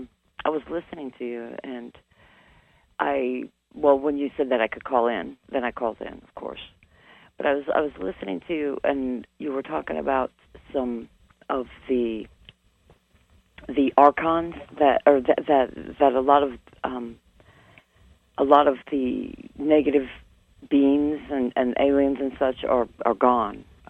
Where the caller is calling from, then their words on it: Mesa, Arizona, United States; I'm Mesa, Arizona.